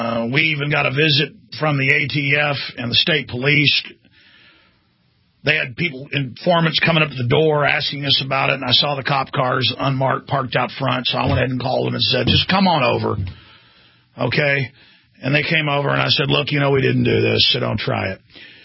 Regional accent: United States; I'm an American. I'm a constitutionalist. This is my country.

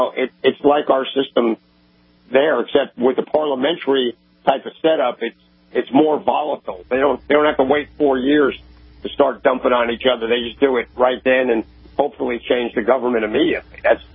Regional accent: New York, United States; I grew up in New York.

